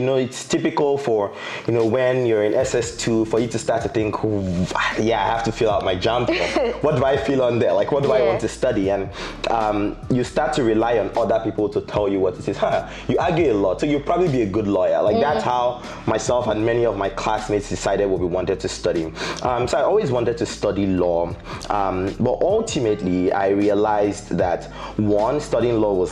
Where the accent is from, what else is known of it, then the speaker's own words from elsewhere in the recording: Calabar, Cross River, Nigeria; also born or lived in Lagos; But I grew up in Calabar, so in very many ways I'm a Calabar boy, you know, in all its trappings.